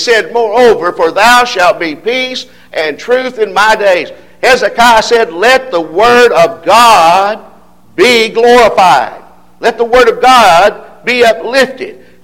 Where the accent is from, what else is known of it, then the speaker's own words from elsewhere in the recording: Signal Mountain, Tennessee, United States; I grew up on Signal Mountain, Tennessee, and had four sisters and two closets.